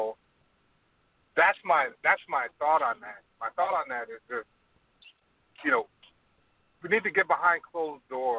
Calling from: Toronto, Ontario, Canada

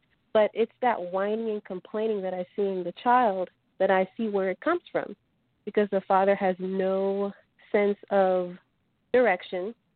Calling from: Georgia, United States; Hi, Jason. This is … from Georgia.

